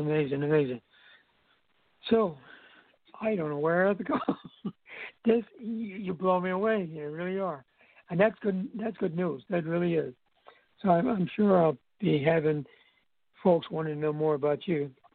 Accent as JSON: {"language": "English", "country": "U.S. Virgin Islands", "tie": "born or raised there", "also_born_or_lived": "California", "said": "I grew up in the Virgin Islands, and I spent time in California in colleges and Air Force and whatnot, and I came back home."}